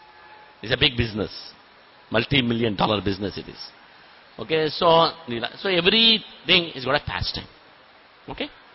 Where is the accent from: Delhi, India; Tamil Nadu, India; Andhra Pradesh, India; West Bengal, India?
Andhra Pradesh, India; In Telugu, Bhagavatam, I'm from Andhra, Telugu, Bhagavatam means you'll become okay.